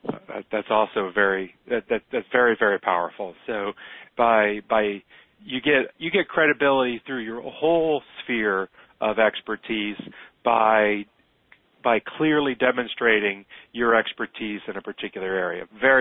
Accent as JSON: {"language": "English", "region": "the South", "country": "United States", "said": "Lee, you're from the South, I'm from the South."}